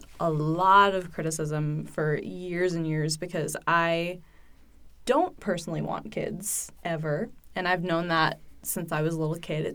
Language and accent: English; Massachusetts, United States; moved away; also born or lived in New York / Georgia; Because I grew up in Massachusetts. I also lived in New York. I also lived in Georgia. And now I'm here in Utah.